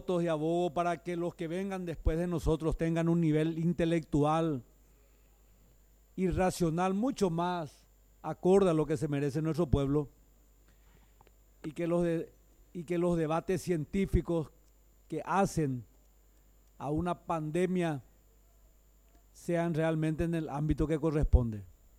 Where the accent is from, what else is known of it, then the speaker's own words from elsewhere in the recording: Paraguay; a mí me causa vergüenza como legislador paraguayo y también me da pena como ciudadano